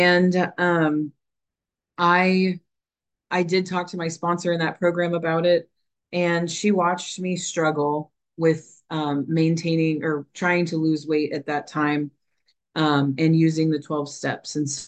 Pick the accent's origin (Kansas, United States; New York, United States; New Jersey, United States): Kansas, United States; from Kansas.